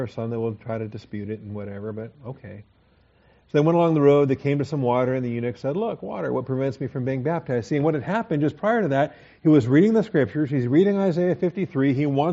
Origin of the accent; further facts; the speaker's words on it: Washington, United States; I was from the West Coast. He was from the East Coast, Washington State and North Carolina.